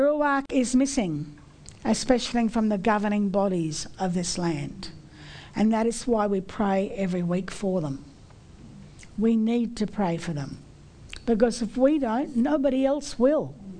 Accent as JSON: {"language": "English", "country": "Australia", "tie": "born there", "said": "I was born in Australia long before 1949. I was at school in 1949. And I was born as a British citizen in this country. I wasn't an Australian. I was a British"}